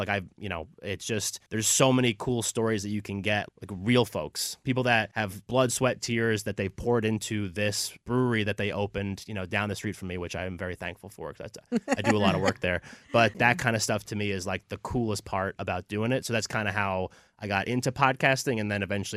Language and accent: English; New Jersey, United States; It's like made me who I am growing up in New Jersey, living in New Jersey. Being from there, I think, has made me the person that I am today.